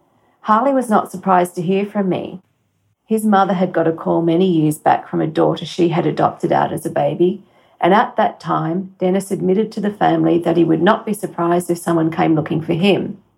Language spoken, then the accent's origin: English; Australia; But alas, being Australian, we were not entitled, as Americans were, to the health information.